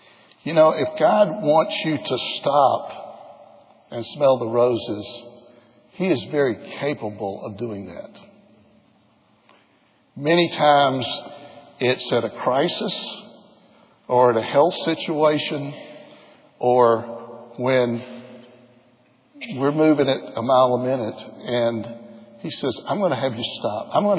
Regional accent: Atlanta, Georgia, United States; I grew up in Atlanta that I have never been before.

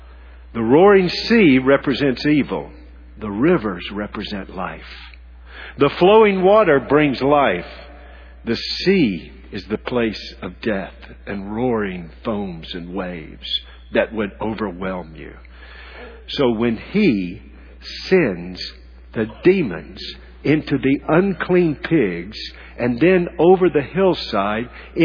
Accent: Charlotte, North Carolina, United States; Now, I don't know about you, but I grew up in Charlotte. No, I grew up all over the place, but most of it in Charlotte.

